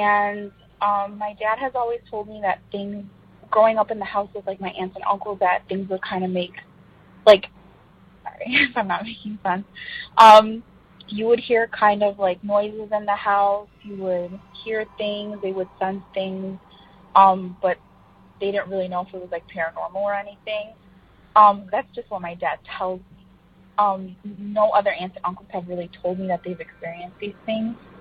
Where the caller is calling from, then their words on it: Chicago, Illinois, United States; I'm calling from Chicago, or like the Chicagoland area.